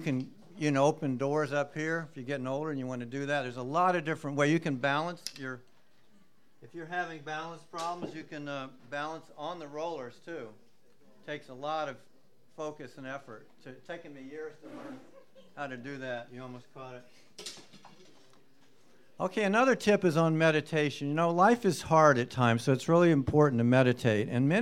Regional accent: Southern United States, United States; And my mama, I'm from the South, she taught me how to pray.

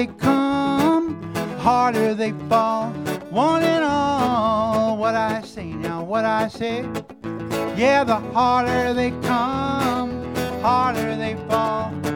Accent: Brooklyn, New York, United States; I grew up in New York City, but still can't even imagine what that's like. So I grew up in Brooklyn.

